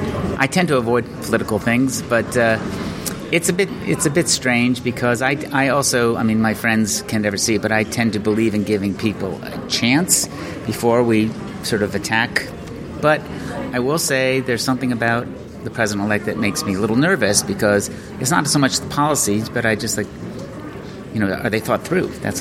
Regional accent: United States; Yeah, I mean, having spent many years growing up here, I was always self-conscious about being American. So I remember being in a movie theater when I was a kid, seeing some kids in front of us heard our American accent

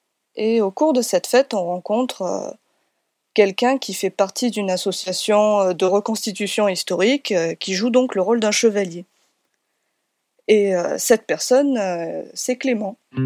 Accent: Nîmes, Occitanie, France; Donc, je suis originaire de Nîmes à la base

